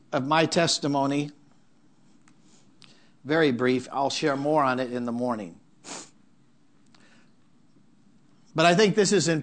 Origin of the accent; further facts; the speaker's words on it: Los Angeles, California, United States; born there; I was born in Skid Row, downtown Los Angeles, at Our Lady of Loretto's Hospital.